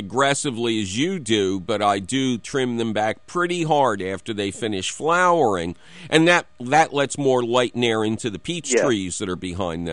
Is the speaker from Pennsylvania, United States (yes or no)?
yes; Philadelphia, Pennsylvania, United States; I grew up in the Tacony section of Philadelphia.